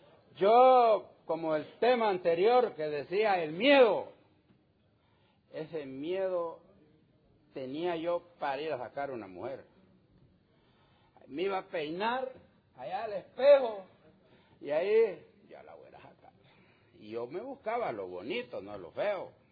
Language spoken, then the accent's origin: Spanish; Honduras; Yo soy de Honduras, de un montarrón. Yo era campesino. Salí a la ciudad